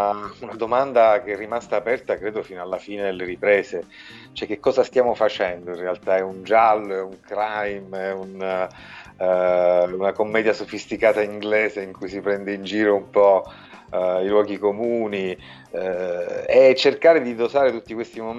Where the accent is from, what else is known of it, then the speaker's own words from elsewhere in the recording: Sicily, Italy; possiamo frequentarli da siciliani e che personalmente rappresentano proprio le mie estati più spensierate